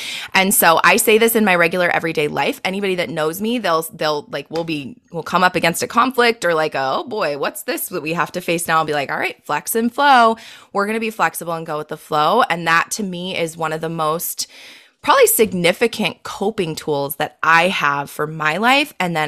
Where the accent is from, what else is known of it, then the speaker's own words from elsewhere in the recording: Quito, Pichincha, Ecuador; I grew up in South America. In Quito, Ecuador. I moved there when I was in seventh grade and then graduated high school there.